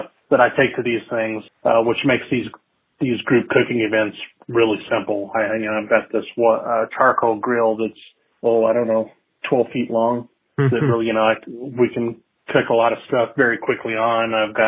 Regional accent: El Paso, Texas, United States; You know, like I come from El Paso, so... There, no trees.

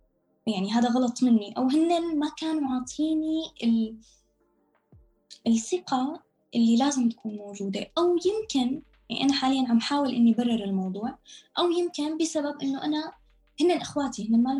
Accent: Syria; also born or lived in Amman, Jordan; now in Istanbul, Turkey; طلعنا من سوريا على لبنان، من لبنان ردينا رجعنا على سوريا، قعدنا فترة شهر، بعدين طلعنا من بلودان على عمان، قعدنا لمدة 3.5 سنين بعمان بالأردن، بعدين من الأردن على تركيا.

